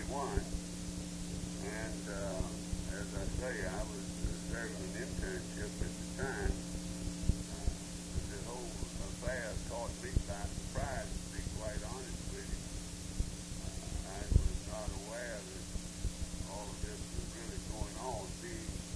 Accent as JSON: {"language": "English", "town": "Henderson", "region": "North Carolina", "country": "United States", "tie": "born there", "said": "Oh, I was born right here in Henderson, North Carolina."}